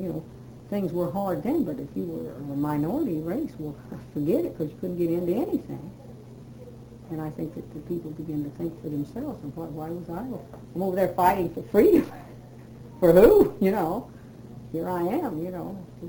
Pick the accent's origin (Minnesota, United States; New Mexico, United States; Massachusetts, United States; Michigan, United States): New Mexico, United States; because I was from New Mexico and we had very few. In fact, where we grew up out there in the country, I don't remember any black families living around us at all